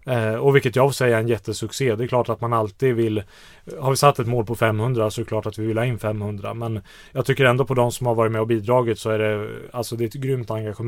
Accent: Sweden; Nej, det är väl lite tufft med klimatet där just nu som svensk.

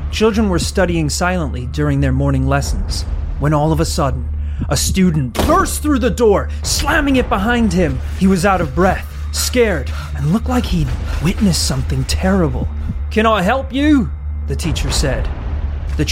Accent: Australia; accent: Australian; My Australian accent is a little touch.

